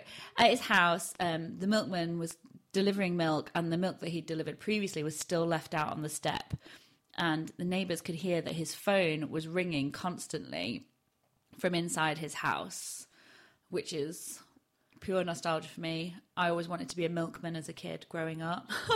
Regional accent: Barnsley, Yorkshire and the Humber, United Kingdom; accent: Yorkshire; I used to have a really broad Barnsley accent and I can't replicate it anymore

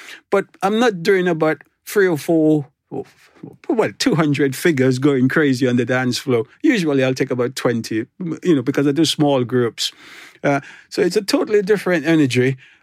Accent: Grenada; born there; I mean, when I was in the West Indies, because I was born in Grenada, I wasn't born in Jamaica, so it was more carnival.

